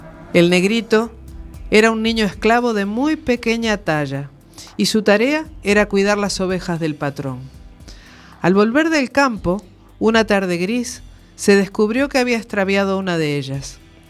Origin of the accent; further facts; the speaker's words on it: Uruguay; estoy hablando concretamente de Uruguay, mi tierra